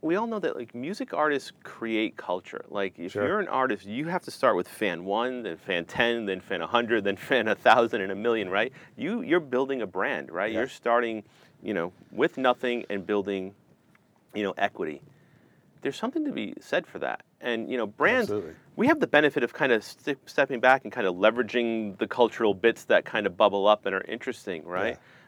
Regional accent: Providence, Rhode Island, United States; Because like, when I grew up in Providence, like, the only music experience I had was the record store.

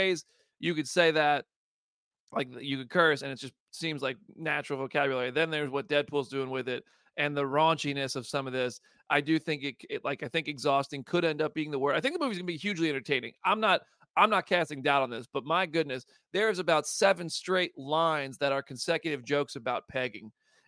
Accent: New Jersey, United States; now in Nashville, United States; I grew up in New Jersey. When I'm not on camera, I curse.

